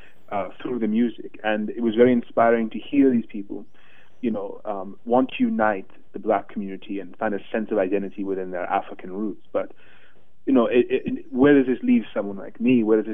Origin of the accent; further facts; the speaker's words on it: Jamaica; also born or lived in Haiti; growing up in Jamaica and places like Haiti and being of German heritage myself, I am partially on my father's side, I'm of German bloodlines.